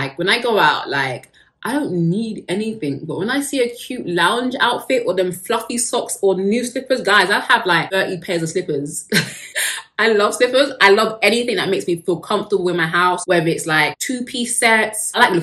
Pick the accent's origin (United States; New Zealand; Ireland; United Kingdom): United Kingdom; I am British, so we love tea over here.